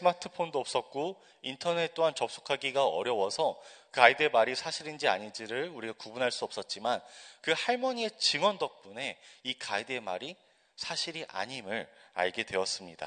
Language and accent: Korean; United Kingdom; 저는 어렸을 때 영국에서 자랐습니다. 부모님의 그 유학을 따라서 함께 영국에 건너갔는데요.